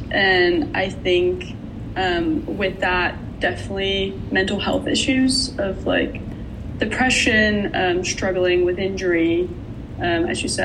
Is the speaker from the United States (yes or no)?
no; Netherlands; English is a second language; moved away as an adult; Yeah, so I went to the US, I think, when I was 19 from Holland. And I think that in itself was quite challenging.